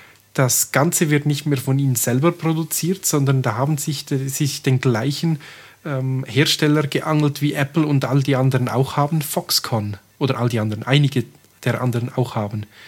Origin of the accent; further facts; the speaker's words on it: Graubünden, Switzerland; aus meiner Heimat, aus dem Bündnerland, genauer gesagt aus Chur, unserer Hauptstadt des Kantons